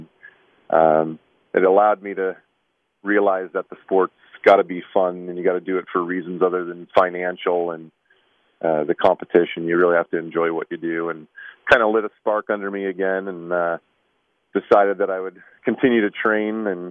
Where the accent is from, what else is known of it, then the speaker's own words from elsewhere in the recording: Windsor, Ontario, Canada; moved away as an adult; now in Lawrence, United States; I did. I grew up in Windsor, Ontario, on the border with Detroit